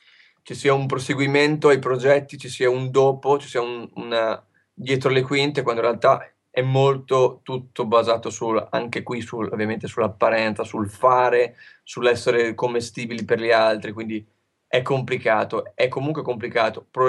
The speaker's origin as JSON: {"language": "Italian", "town": "Faenza", "region": "Emilia-Romagna", "country": "Italy", "said": "Come dicevamo, vengo dalla Romagna. La Romagna è un luogo molto creativo, pieno di gente che suona"}